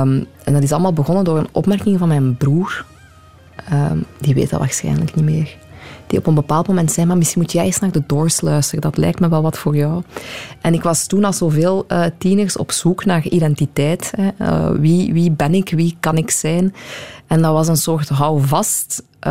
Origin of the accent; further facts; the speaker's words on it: Dendermonde, Flanders, Belgium; Ik ben opgegroeid in Dendermonde.